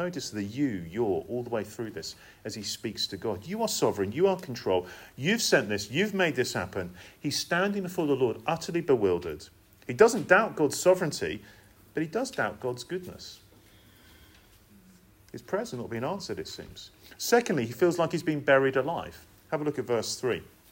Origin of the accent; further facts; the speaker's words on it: England, United Kingdom; one of the difficulties as an Englishman that I have to endure in life is mockery when it snows.